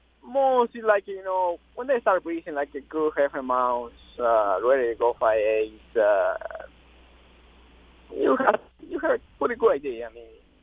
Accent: Guatemala; English is a second language; now in United States; where I come from, you know, it's a very small town, like, in the country, and we used to ride the horses

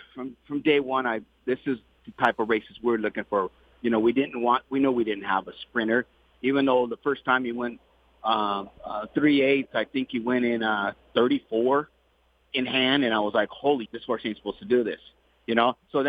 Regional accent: Del Mar, California, United States; I've been going to Del Mar. That's my hometown

